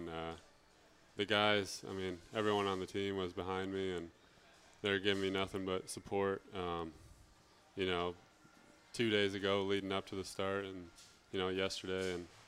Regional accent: Iowa, United States; We're from Iowa.

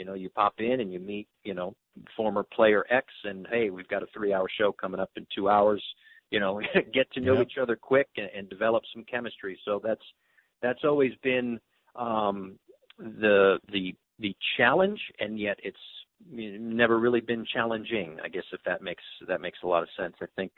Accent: Connecticut, United States; growing up in Connecticut and seeing a lot of Yankee games, being, you know, hour and a half, 2 hours away from Yankee Stadium

